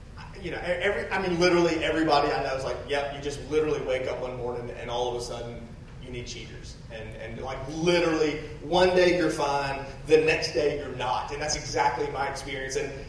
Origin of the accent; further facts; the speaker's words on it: Charleston, South Carolina, United States; born there; I was born in Roper Hospital in Charleston, South Carolina.